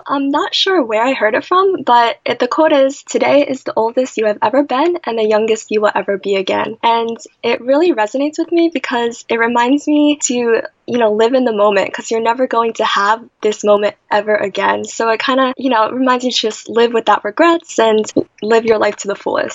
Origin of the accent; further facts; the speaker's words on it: United States; And although I am American, I really enjoy Korean culture, and it's still a really important part of my life.